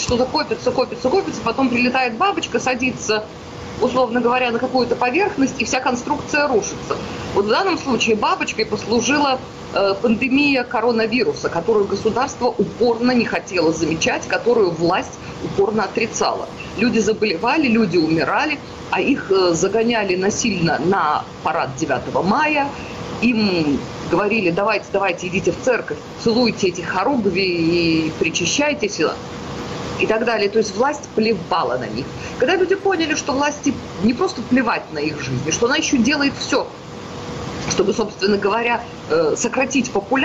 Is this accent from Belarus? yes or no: yes; Belarus; Но, знаете, белорусы не сравнивают себя с кем-то. У нас уже прошел период